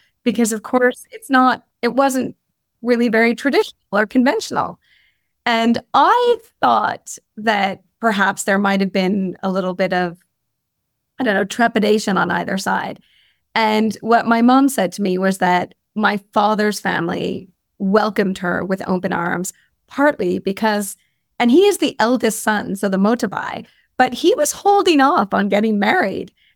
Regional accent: Montreal, Quebec, Canada; I was born in Montreal, Canada, and which is where I was born and raised.

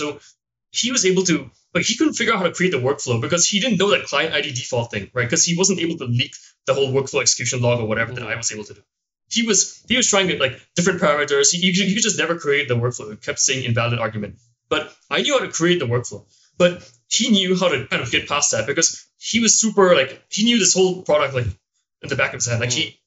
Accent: Singapore; So it worked for him, but not for me because I'm from Singapore, right?

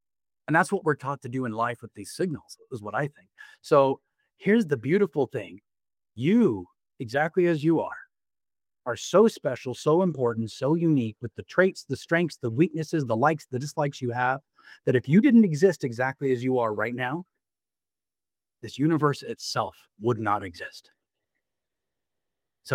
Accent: Texas, United States; But I remember we grew up in South Texas

